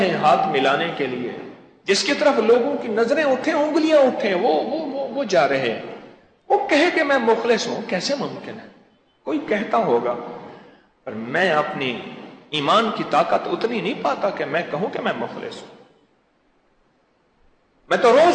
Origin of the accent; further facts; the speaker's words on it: Lahore, Punjab, Pakistan; میں نے کہا میں لاہور سے ہوں آپ کہاں سے ہیں؟